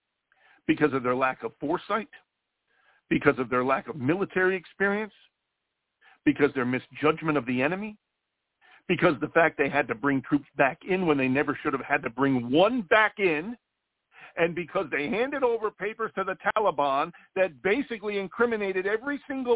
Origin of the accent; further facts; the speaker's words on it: United States; I've earned it. I'm an American. I'm an American.